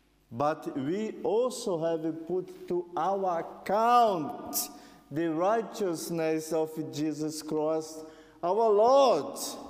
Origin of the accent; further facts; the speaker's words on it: Brazil; I'm not English. I'm Brazilian.